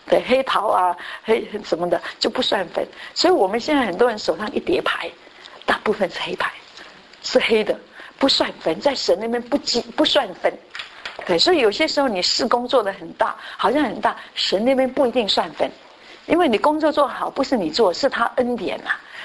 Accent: Taiwan; 以前我们以前小时候在台，我像台湾不玩扑克牌

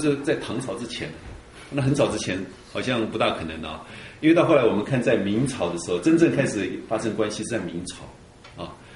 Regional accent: Indonesia; 就不是没办法融入到成为我们印尼人

